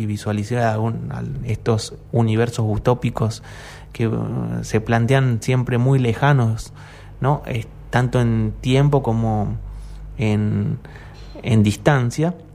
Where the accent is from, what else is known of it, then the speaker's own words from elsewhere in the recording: Córdoba, Argentina; yo no viajé como europeo, sino viajé como argentino, como cordobés.